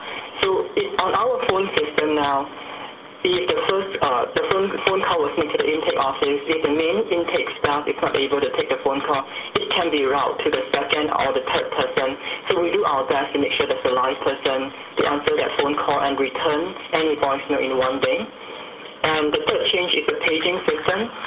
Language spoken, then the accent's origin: English; Seattle, Washington, United States; from Seattle, Washington, from Asian Counseling Referral Service.